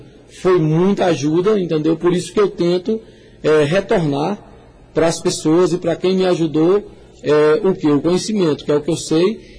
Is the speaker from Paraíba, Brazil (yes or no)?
no; Araripina, Pernambuco, Brazil; a minha terra. Eu me considero filho de Araripina, pela história que nós passamos aqui.